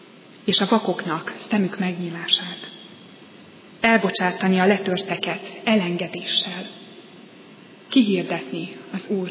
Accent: Hungary; Mert igaz, hogy európaiak vagyunk, de magyarok vagyunk ezen belül.

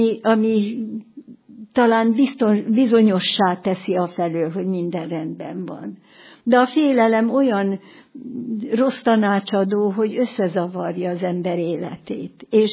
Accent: Abádszalók, Jász-Nagykun-Szolnok, Hungary; born there; mert hát én ott születtem Abátszalókon

